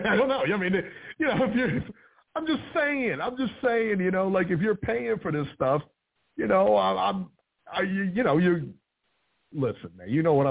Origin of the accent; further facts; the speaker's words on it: Midwest, United States; I'm from the Midwest where stuff like this really doesn't go down.